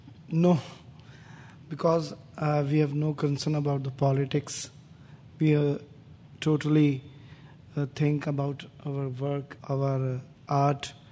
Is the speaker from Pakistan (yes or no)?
yes; Pakistan; Pakistan is a very good country and the people of Pakistan are very much like U.S. people and the other peoples of other countries also. We are not extremist